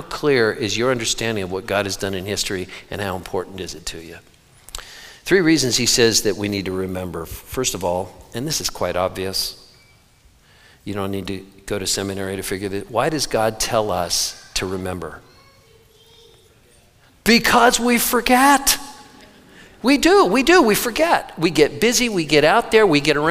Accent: Santa Cruz, California, United States; I was raised in Santa Cruz, California, and spent many, many years in Southern California with these big, beautiful, long beaches.

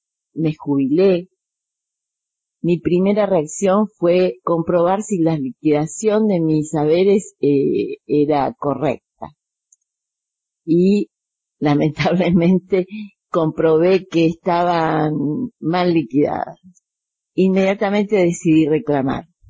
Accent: Formosa, Argentina; moved away as an adult; now in Buenos Aires, Argentina; Me gusta decir que soy formoseña y que vine a la ciudad de Buenos Aires a estudiar en la Facultad de Derecho.

